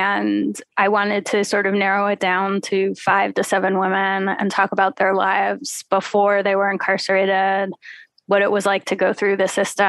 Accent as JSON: {"language": "English", "town": "Los Angeles", "region": "California", "country": "United States", "tie": "born or raised there", "also_born_or_lived": "Oakland", "said": "like I said, I grew up in LA. you know, I know those hills. I know California really well. I was born in Oakland."}